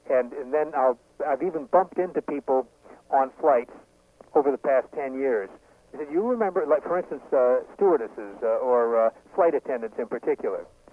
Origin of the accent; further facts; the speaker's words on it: Detroit, Michigan, United States; moved away; also born or lived in New York / Buffalo / Cleveland / Oakland; Right. I grew up in Detroit. That was home for me. And then I left in 1957 and ended up in places like New York and Buffalo and also Cleveland and San Francisco Bay Area, Oakland, actually, and then came down to Los Angeles.